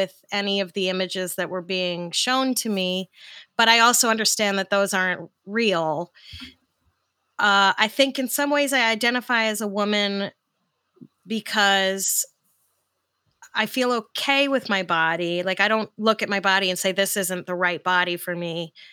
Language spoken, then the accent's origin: English; New York City, New York, United States; And I grew up in Park Slope where like, there were a lot of like crunchy Birkenstock wearing lesbians adopting kids